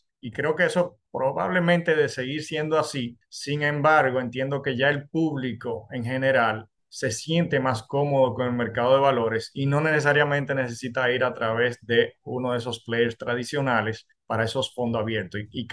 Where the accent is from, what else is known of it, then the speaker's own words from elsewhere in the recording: Dominican Republic; O sea, como dominicano puedo decirlo